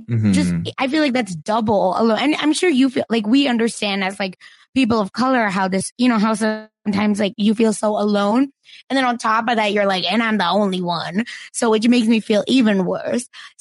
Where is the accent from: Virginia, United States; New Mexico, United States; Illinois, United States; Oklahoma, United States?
Oklahoma, United States; Broken Arrow; I'm from Broken Arrow, Oklahoma.